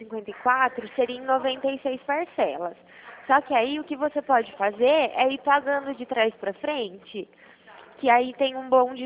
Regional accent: Araras, São Paulo, Brazil; eu sou daqui de Araras.

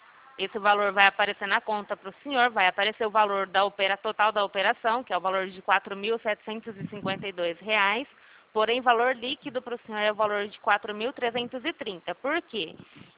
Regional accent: Araçatuba, São Paulo, Brazil; Eu sou de Araçatuba, eu morava em Penápolis.

